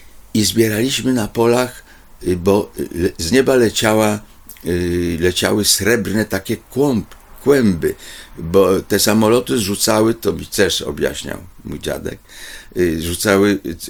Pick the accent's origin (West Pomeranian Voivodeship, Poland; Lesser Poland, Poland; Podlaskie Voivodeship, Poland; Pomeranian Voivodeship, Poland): Lesser Poland, Poland; Kraków; born there; also born or lived in Łaziska; Ja się jakby urodziłem się w Krakowie